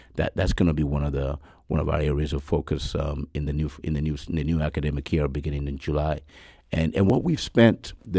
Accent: Nigeria; born there; I was born in Nigeria, yes, many years ago.

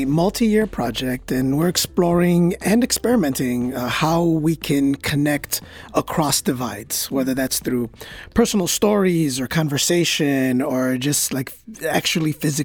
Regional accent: Chicago, Illinois, United States; So I'm originally from Chicago. So I grew up there.

